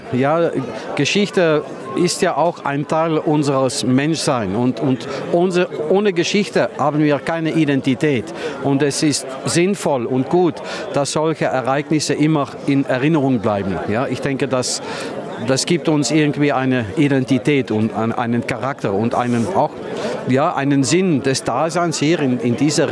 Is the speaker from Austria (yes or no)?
no; Netherlands; German is a second language; now in Switzerland; kann ich mich bei uns in Holland nicht erinnern